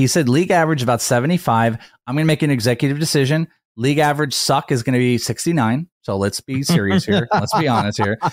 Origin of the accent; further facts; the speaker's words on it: Wales, United Kingdom; I'm Welsh.